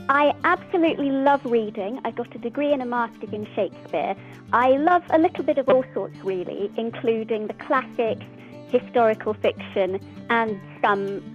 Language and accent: English; Eastcote, London, United Kingdom; I'm over 21 and I'm from Eastcote in Middlesex.